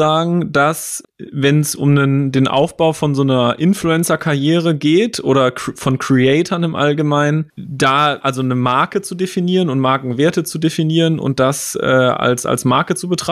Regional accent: Cologne, North Rhine-Westphalia, Germany; born there; Ich bin ja auch gebürtiger Kölner.

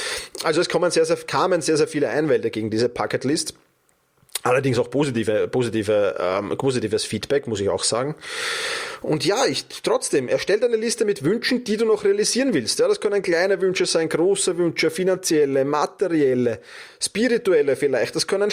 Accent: Austria; bei uns in Österreich

